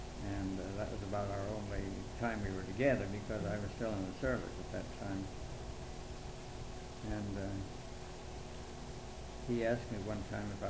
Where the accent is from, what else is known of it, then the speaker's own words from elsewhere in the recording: Ellensburg, Washington, United States; born there; I was born in Ellensburg, Washington, the 9th of April, 1900.